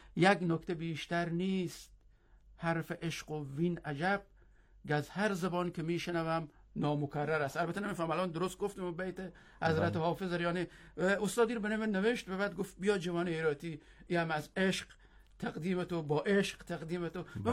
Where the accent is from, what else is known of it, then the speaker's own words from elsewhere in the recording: Herat, Afghanistan; گفتم که من از هراتم استاد